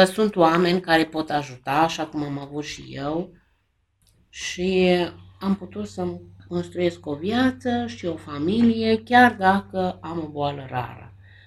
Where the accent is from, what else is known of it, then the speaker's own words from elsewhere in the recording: Brașov, Brașov County, Romania; sunt din Brașov